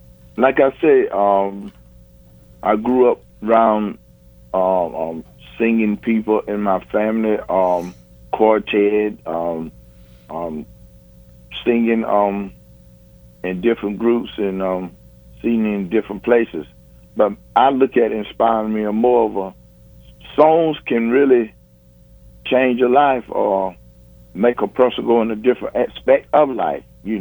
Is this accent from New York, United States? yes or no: no; Kinston, North Carolina, United States; I'm originally from Kinston, North Carolina.